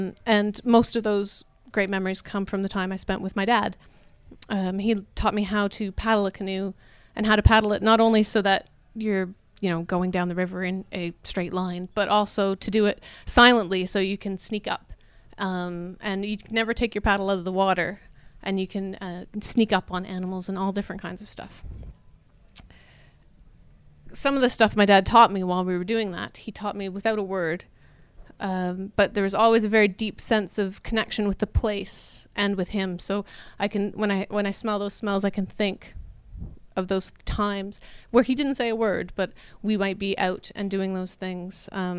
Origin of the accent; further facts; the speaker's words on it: Canada; Rural Canada, I'm Canadian if you can't tell by the accent